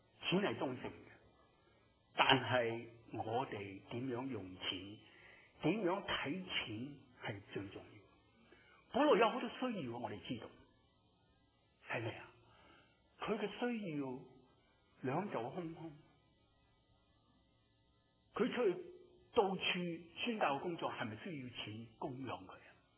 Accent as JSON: {"language": "Chinese", "country": "China", "said": "哇，我们中国人讲钱就失感情，尤其我们教会讲钱不熟灵的。"}